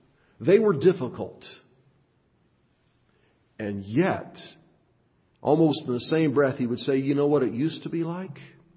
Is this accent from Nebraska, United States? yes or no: yes; Monroe, Nebraska, United States; This last week, we drove to where I grew up in Monroe, Nebraska, on the farm.